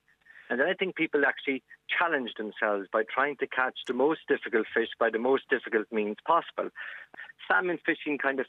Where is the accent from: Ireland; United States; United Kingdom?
Ireland; Kinsale, Munster; I grew up in Kinsale. So yes, I mean, fishing has been part of my life since I was about 7 years of age.